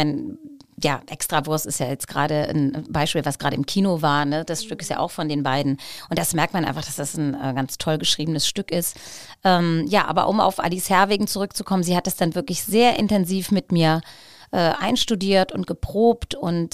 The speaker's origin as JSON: {"language": "German", "region": "North Rhine-Westphalia", "country": "Germany", "said": "Ich bin Rheinländerin"}